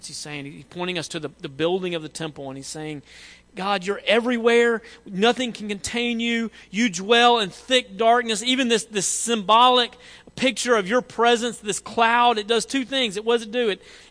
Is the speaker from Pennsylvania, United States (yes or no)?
no; Tennessee, United States; I grew up in West Tennessee